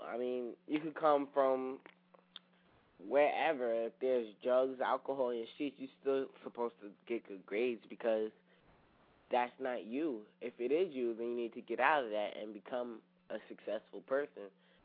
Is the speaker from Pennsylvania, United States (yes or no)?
no; Hackensack, New Jersey, United States; I guess since I grew up in Hackensack, or I grew up going to the middle school, it was pretty cool to me.